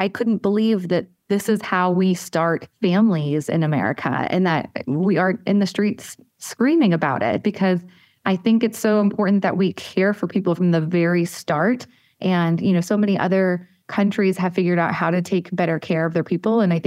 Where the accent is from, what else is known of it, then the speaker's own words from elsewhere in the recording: Florida, United States; Well, I was born and raised here in the Tampa Bay area. This is where I grew up.